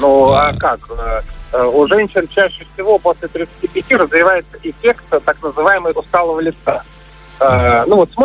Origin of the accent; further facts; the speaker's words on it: Moscow, Russia; Нет, я сам из Москвы.